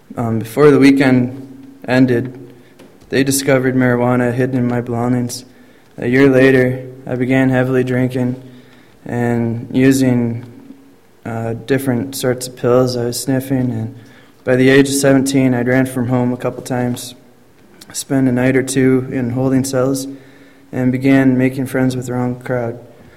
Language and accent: English; Peterborough, Ontario, Canada; born there; I'm 26. I was born in Peterborough, Ontario. Being raised in a godly family, I remember living in rural areas